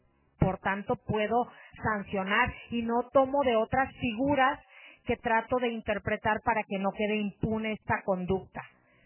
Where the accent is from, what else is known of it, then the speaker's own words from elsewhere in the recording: Sinaloa, Mexico; del norte del estado, de donde yo soy de Sinaloa